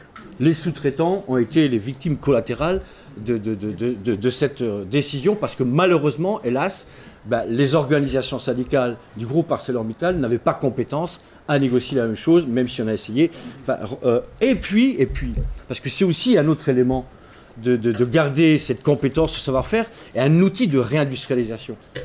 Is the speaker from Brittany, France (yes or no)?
no; Florange, Grand Est, France; Florange, puisque je viens de Florange